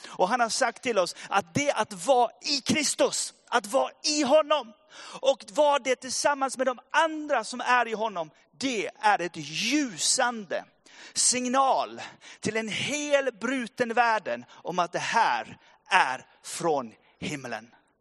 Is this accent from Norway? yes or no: yes; Norway; Swedish is a second language; jag är ju norrman och jag är 51